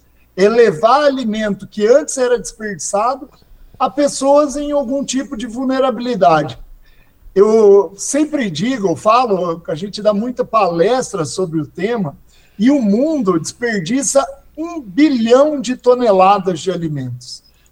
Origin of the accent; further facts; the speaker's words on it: Cascavel, Paraná, Brazil; now in Curitiba, Brazil; a gente que é do interior, eu sou de Cascavel